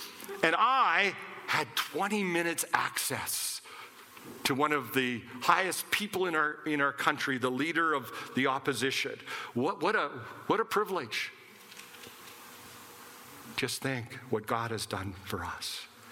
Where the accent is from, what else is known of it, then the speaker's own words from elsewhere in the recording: Ottawa, Ontario, Canada; You see, I grew up in Ottawa. I'd seen Parliament many times.